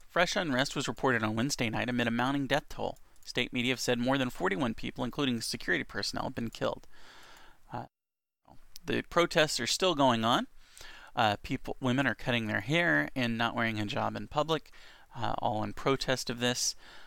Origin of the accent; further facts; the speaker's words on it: United States; as an American, my geography's bad, so it's really neat to see.